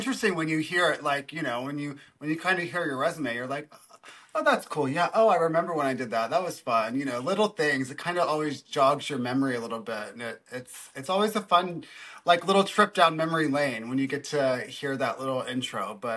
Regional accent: Florida, United States; I grew up in Florida, which most people probably don't think of it as the South, but it's as South as you can get when you think about America.

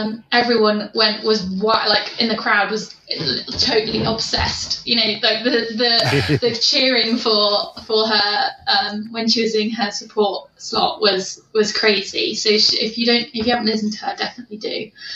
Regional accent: Nottingham, East Midlands, United Kingdom; because I'm from Nottingham

